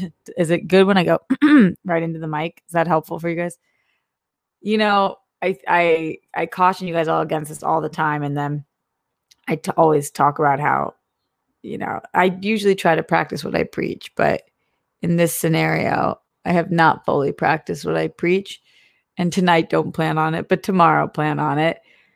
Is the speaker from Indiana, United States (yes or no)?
no; Boston, Massachusetts, United States; I'm from Boston.